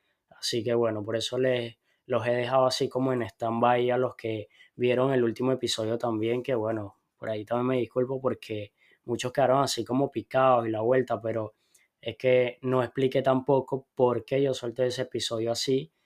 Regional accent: Venezuela; yo soy venezolano

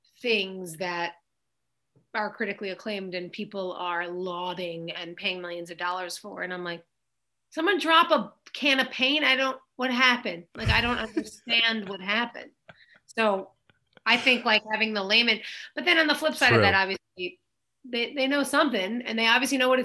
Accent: Oceanside, New York, United States; I'm from Long Island, so we know Jersey.

